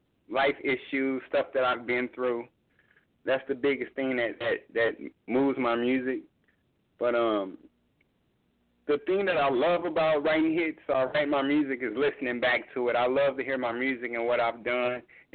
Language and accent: English; California, United States; also born or lived in Arkansas; now in Dallas, United States; Oh yeah, well I grew up in California, Arkansas, and right now I'm staying in Dallas. It's been my home for a while.